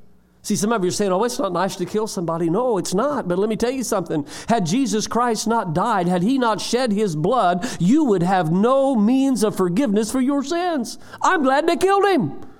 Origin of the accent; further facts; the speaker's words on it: Indiana, United States; accent: Hoosier; I try to get my Hoosier accent on when I come back up here to you guys.